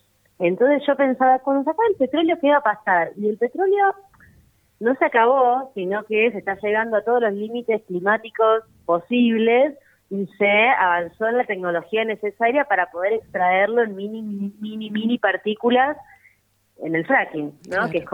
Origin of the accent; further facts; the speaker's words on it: Neuquén, Argentina; yo nací en Neuquén y me crié en Neuquén